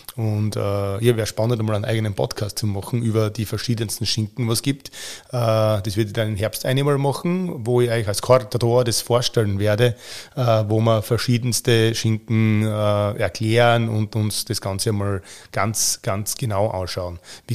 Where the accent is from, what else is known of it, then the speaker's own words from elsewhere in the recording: Styria, Austria; bei uns in der Steiermark